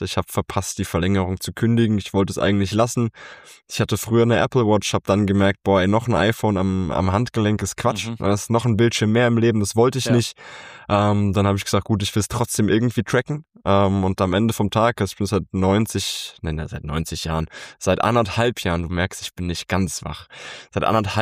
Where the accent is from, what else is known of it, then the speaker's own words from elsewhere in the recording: Zweibrücken, Rhineland-Palatinate, Germany; Nee, ich bin im beschaulichen Zweibrücken groß geworden und beschaulich dann eher aufgrund der Größe, nicht weil es so ansehnlich ist. Zweibrücken ist die letzte Stadt in Rheinland-Pfalz, bevor es ins Saarland reingeht, sind knapp 20.000 Leute, die da noch versammelt sind. Viel Land, viel Wiese, viel Kühe.